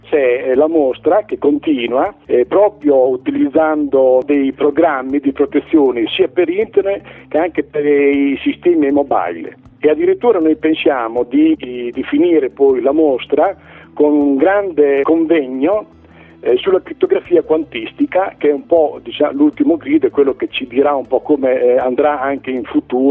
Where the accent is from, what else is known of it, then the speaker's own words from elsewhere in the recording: Pennabilli, Emilia-Romagna, Italy; io sono un pennese, cioè sono nato a Pennabilli, vivo da sempre, da 60 anni a Pennabilli, sono un insegnante